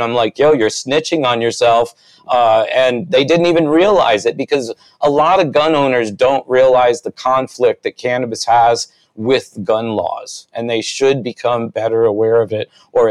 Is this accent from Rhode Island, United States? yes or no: yes; Rhode Island, United States; I'm from Rhode Island